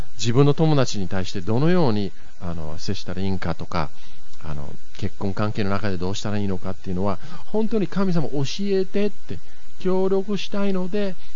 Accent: Yokohama, Kanagawa, Japan; 僕は子供の時に横浜に住んでたんですけれども

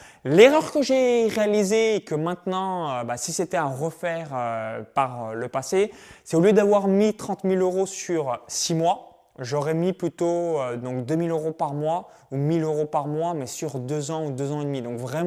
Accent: Bourgogne-Franche-Comté, France; Comme je suis natif de la Bourgogne

